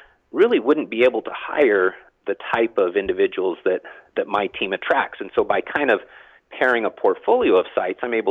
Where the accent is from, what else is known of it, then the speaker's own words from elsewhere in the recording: Ogden, Utah, United States; now in Massachusetts, United States; Ogden, Utah, which is, you know, my hometown, or close by in Concord, Massachusetts, which is closer to where I live now.